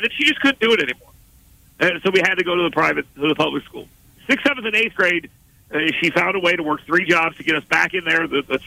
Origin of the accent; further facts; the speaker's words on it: Bradenton, Florida, United States; I grew up in Bradenton, Florida. My mother was a school teacher.